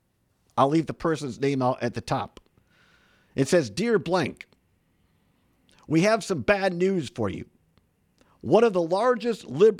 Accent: Richland Center, Wisconsin, United States; I was born and raised in Richland Center, Wisconsin, a town of 5,000 people. My paternal grandparents were dairy farmers all their life.

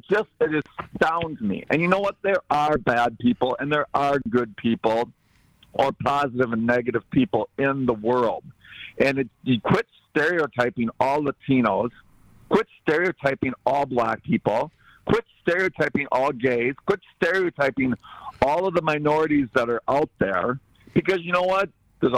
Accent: Wisconsin, United States; I mean, I know Wisconsin because I'm from Wisconsin.

